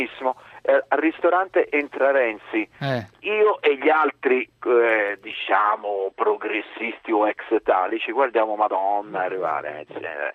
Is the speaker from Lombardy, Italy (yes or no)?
no; Florence, Tuscany, Italy; Io, scusate, da Fiorentino.